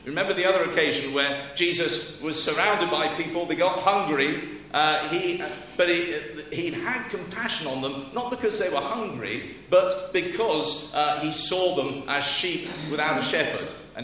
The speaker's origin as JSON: {"language": "English", "region": "South West England", "country": "United Kingdom", "tie": "born or raised there", "said": "I was born and brought up in Cornwall, and it's amazing to meet people 40 years on, you know."}